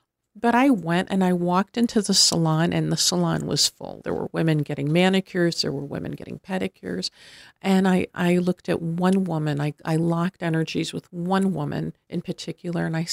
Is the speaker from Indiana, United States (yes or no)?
no; Detroit, Michigan, United States; I'm from the Detroit area.